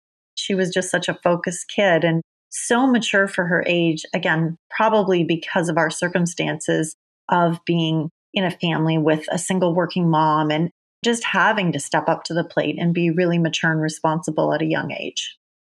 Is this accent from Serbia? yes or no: no; Ontario, Canada; also born or lived in Oakville; I was born in Oakville, Ontario, just north of Toronto is where I was raised.